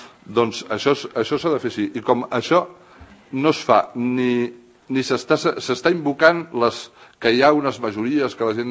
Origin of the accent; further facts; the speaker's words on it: Catalonia, Spain; first language ca; jo també sóc català, de que jo estimo la meva terra igual o més que els que estaven allà donant-se la mà. En el sentit que jo vaig aprendre el català de la meva mare, com el meu avi, com el meu besavi, com el meu tataravi